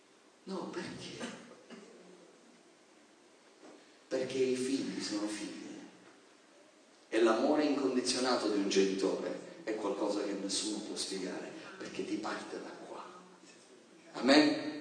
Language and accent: Italian; Sicily, Italy; Io vengo dalla Sicilia.